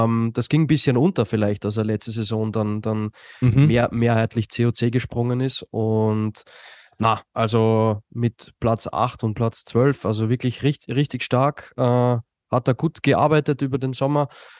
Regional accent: Austria

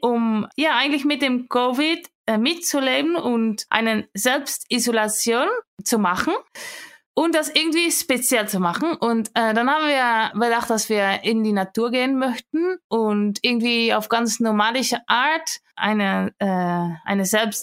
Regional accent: Netherlands; Ich komme aus den Niederlanden. Da bin ich aufgewachsen. Bis zum Ende der Highschool. Und ich bin aufgewachsen mit Reiten. Es gab ganz viele Pferde im Dorf, wo ich wohnte.

